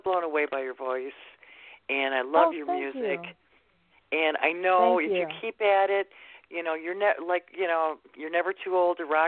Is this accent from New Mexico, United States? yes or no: no; Detroit, Michigan, United States; I'm from Motown. I grew up on that stuff, you know.